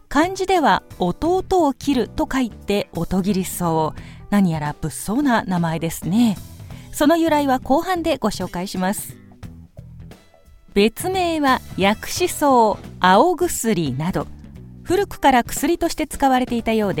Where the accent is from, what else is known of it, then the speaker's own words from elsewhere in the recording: Maebashi, Gunma, Japan; 私のふるさと群馬県前橋市近辺はですね、からっ風が吹きまくってくるかなと。